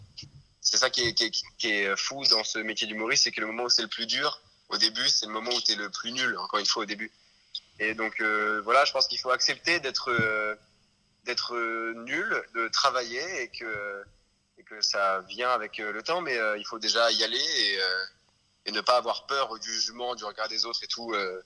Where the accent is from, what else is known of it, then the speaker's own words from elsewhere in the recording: Tours, Centre-Val de Loire, France; je viens de Tours.